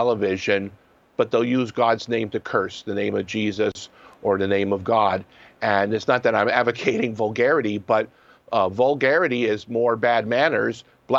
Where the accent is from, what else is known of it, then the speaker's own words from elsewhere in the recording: Erie, Pennsylvania, United States; now in Emmitsburg, United States; But I'm still priest of the Diocese of Harrisburg, originally from Erie, Pennsylvania. So I covered quite a few bases there.